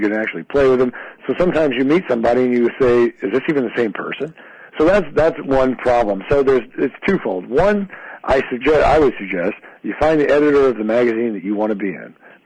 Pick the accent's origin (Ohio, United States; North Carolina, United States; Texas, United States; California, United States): Texas, United States; Dallas; Yeah, I'm from Dallas, yes.